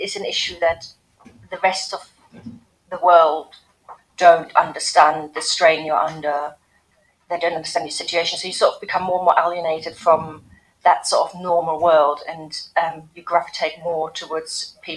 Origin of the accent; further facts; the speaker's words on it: Birmingham, West Midlands, United Kingdom; I'm from King's Heath, South Birmingham.